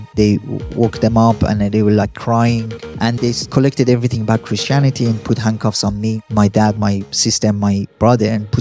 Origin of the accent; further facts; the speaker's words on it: Shiraz, Fars, Iran; as Matthew said. I'm from Iran, from a city called Shiraz. I'm from a big family, one of six, and from a nominal Muslim background.